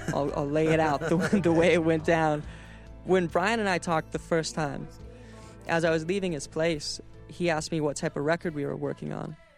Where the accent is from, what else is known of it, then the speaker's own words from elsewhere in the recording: Alaska, United States; Well, growing up in Alaska, it's a conservative place.